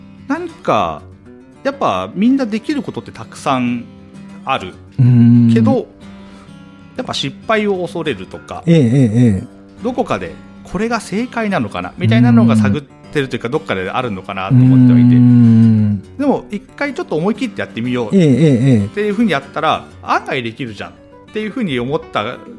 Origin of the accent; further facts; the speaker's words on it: Nagano, Japan; あの自分は出身は長野県なので、イナゴとか食べるんですよ。